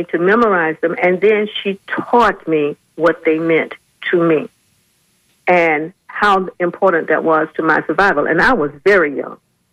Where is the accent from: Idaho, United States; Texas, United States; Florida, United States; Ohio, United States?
Florida, United States; Tampa; born there; And I was born here in Tampa.